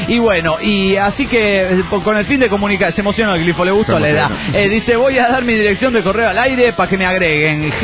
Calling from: La Paz, Bolivia; de La Paz, Bolivia.

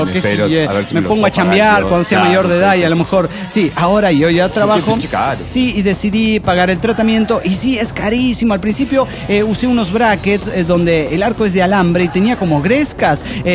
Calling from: Mexico City, Mexico; del DF mexicano.

